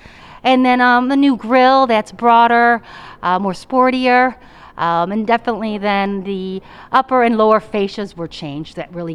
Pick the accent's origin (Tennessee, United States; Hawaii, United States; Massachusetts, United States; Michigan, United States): Michigan, United States; in the Midwest, of course, where I'm from Michigan